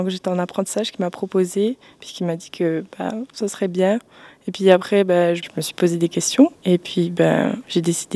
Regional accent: Jura, Switzerland

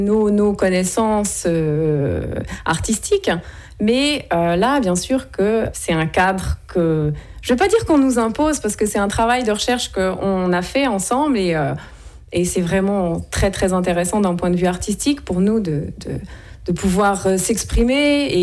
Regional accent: Switzerland; on est Suisse, on a été formé en Suisse et on travaille maintenant dans un cirque suisse.

